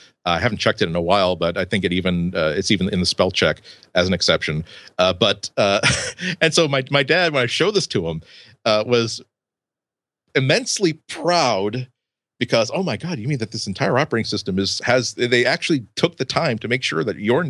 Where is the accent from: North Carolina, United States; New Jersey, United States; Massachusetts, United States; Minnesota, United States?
Massachusetts, United States; Boston; accent: Boston; with a soft A from Boston.